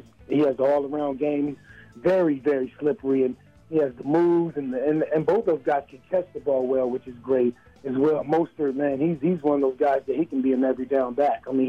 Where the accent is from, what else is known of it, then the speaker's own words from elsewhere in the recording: Harrisburg, Pennsylvania, United States; LeSean McCoy, he's doing great things in Harrisburg, my hometown, and in Philly as well.